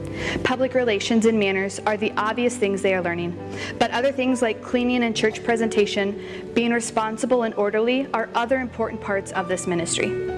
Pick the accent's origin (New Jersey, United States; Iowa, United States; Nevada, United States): Iowa, United States; Clear Lake; And we are both missionaries from Clear Lake, Iowa, working, serving, and on staff at Genesis Church.